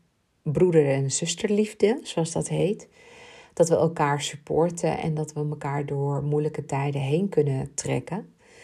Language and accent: Dutch; Ibiza, Balearic Islands, Spain; Ik ben opgegroeid op Ibiza. Ik ben daar zelfs geboren. Ik ben daar geboren en getogen. Mijn communie daar gedaan. Ik ben daar gedoopt.